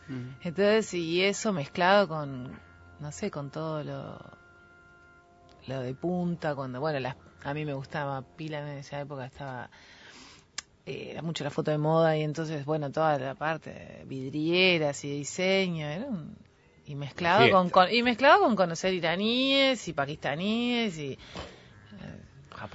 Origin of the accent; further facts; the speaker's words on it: Montevideo, Uruguay; also born or lived in Brazil; nosotros que somos montevideanos, ¿no? Que estamos un poco lejos de acceder a veces al choque de cultura.